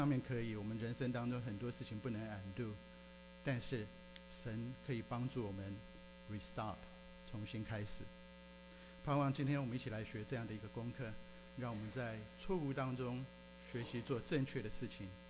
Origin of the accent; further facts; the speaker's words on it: Taiwan; 我是从台湾来